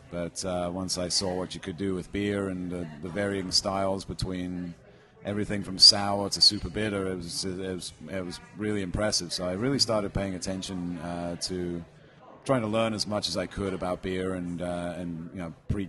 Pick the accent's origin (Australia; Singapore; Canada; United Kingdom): United Kingdom; England; now in United States; I grew up in England, and we're inundated with amazing local breweries